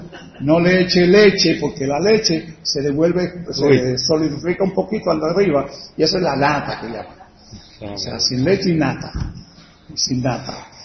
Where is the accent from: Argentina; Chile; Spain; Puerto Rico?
Puerto Rico; Naguabo; Ahora yo digo, soy de Naguabo y ahí incluyo a todos los barrios del pueblo.